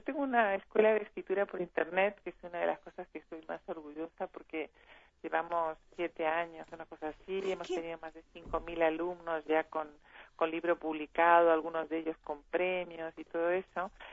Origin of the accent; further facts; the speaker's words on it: Uruguay; yo soy uruguaya, soy escritora, soy madre, soy abuela